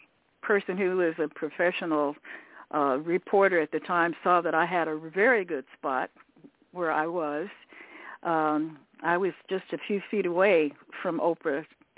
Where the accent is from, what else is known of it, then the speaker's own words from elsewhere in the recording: United States; we're not perfect, but I absolutely love being an American.